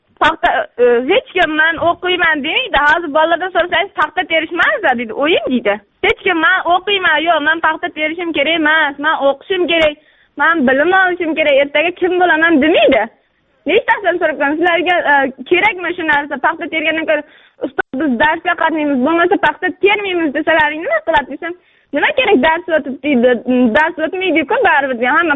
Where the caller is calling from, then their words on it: Kumkurgan, Surxondaryo Region, Uzbekistan; Surxondaryodan doimiy tinglovchilaringiz bo'laman.